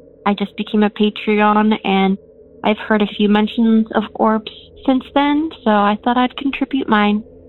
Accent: Portland, Oregon, United States; Hello, I'm from Portland, Oregon

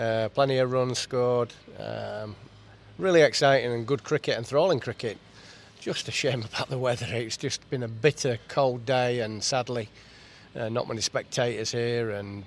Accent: Yorkshire and the Humber, United Kingdom; as a Yorkshireman myself

